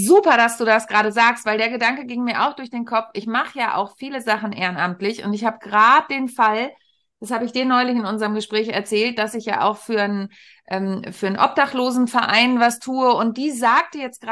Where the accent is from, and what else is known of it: Lower Saxony, Germany; born or raised there